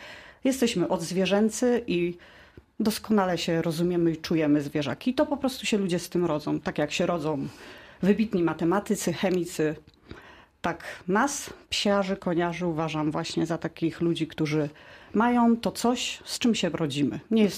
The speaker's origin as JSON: {"language": "Polish", "town": "Babimost", "region": "Lubusz Voivodeship", "country": "Poland", "said": "Pochodzę z Babimostu, nie z Zielonej Góry, więc też miałam możliwość obserwować konie."}